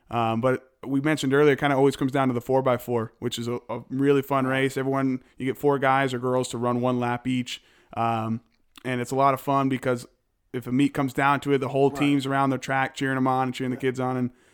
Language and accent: English; New York, United States; I'm originally from New York, so I went and competed back up state in a small school called Cortland.